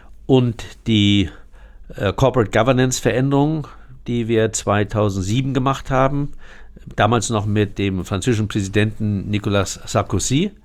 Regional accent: Moorburg, Hamburg, Germany; born there; Und wenn ich geradeaus schaue, dann gucke ich nach Moorburg, dort wo ich geboren bin.

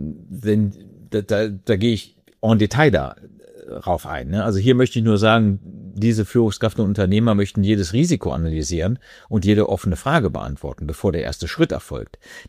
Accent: Germany; Und da habe ich als Deutscher eben auch mit meiner deutschen Kultur sehr viel lernen dürfen.

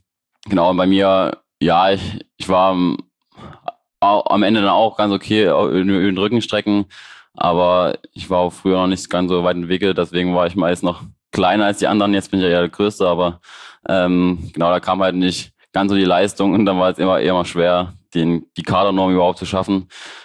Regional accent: Leipzig, Saxony, Germany; Ich komme aus Leipzig

